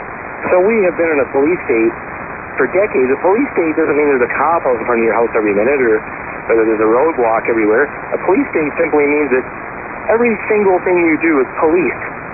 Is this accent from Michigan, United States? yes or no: yes; Michigan, United States; born there; I'm 48 years old. I was born just outside of Detroit. I lived through the riots